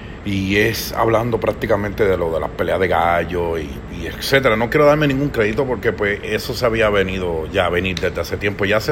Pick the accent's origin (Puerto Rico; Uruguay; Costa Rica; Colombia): Puerto Rico; Nosotros como puertorriqueños no podemos siempre estar agarrados de la mano de este gobierno.